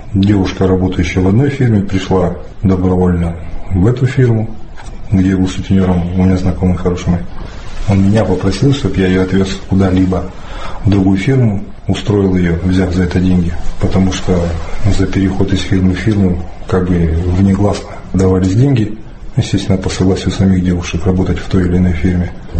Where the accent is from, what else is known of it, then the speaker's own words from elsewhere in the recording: Nizhny Tagil, Sverdlovsk Oblast, Russia; Да, я родом из Нижнего Тагила. Проживал там, у мастера по приемке цветного металла.